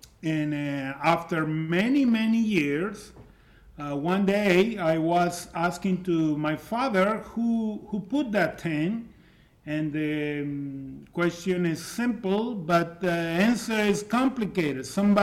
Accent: Argentina; English is a second language; I'm from South America, Argentina. My family, my grandparents are Polish and Italian

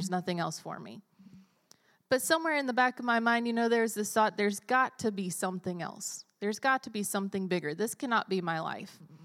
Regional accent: Greensboro, United States; I'm from Greensboro, born and raised, and obviously pastor's kid, grew up in the church my whole life, homeschooled my whole life

